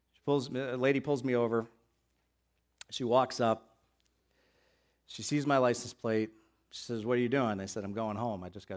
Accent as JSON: {"language": "English", "town": "Boston", "region": "Massachusetts", "country": "United States", "tie": "born or raised there", "said": "I grew up in Boston area. I went to college in the middle of nowhere, Wisconsin."}